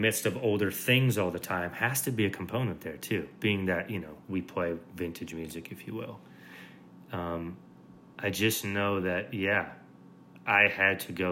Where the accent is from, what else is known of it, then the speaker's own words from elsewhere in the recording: United States; where as an American roots musician, that's where you kind of make your breakthrough.